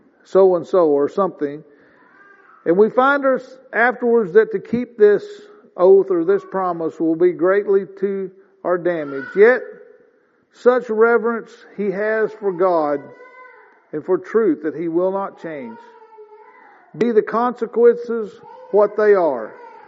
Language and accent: English; Missouri, United States; they found out that I came from Missouri, and because I wouldn't just immediately do exactly what they said on something, they called me a hard-headed Missourian.